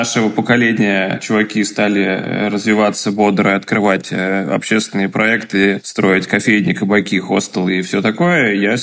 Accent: Saint Petersburg, Russia; Я из Петербурга

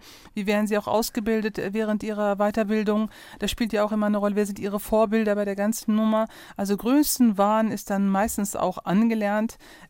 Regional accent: Neuss, North Rhine-Westphalia, Germany; aber als Heimattitel ist schon Neuss, ja.

